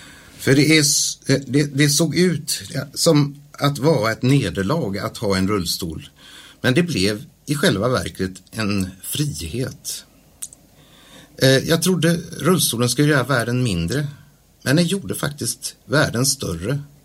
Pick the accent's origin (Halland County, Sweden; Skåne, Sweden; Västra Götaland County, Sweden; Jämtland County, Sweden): Halland County, Sweden; Daxås; also born or lived in Hisingen; Som ni hör så kommer jag inte från Falköping. Jag föddes på Hisingen. Men växte upp i Daxås i Varbergs kommun. Jag hade en bokskog och en damm som lekplats.